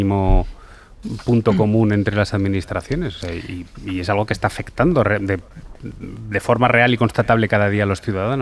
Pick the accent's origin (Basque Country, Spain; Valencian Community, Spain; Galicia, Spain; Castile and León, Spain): Valencian Community, Spain; soy valenciano